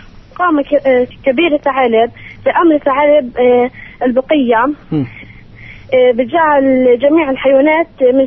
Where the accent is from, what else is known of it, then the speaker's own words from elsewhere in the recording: Deir Ghassaneh, West Bank, Palestine; من قرية دير غسانة لمنه والبيرة